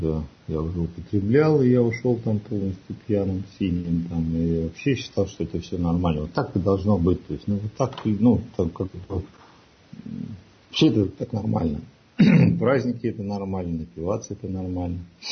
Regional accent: Saint Petersburg, Russia; Я сам из Петербурга, из Ленинграда.

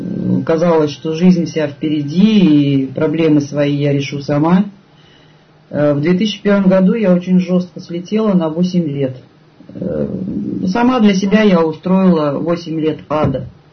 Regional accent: Magnitogorsk, Chelyabinsk Oblast, Russia; Я алкоголик из Магнитогорска.

